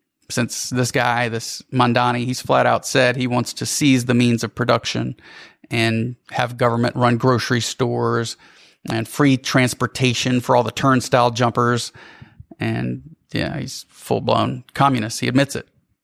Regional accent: Louisiana, United States; I was going back to my hometown in Louisiana.

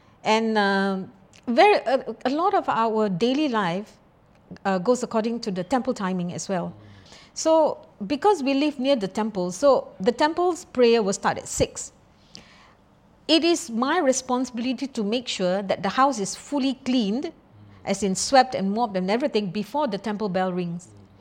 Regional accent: Malacca, Malaysia; That is how growing up in the Kampong Chetty is like.

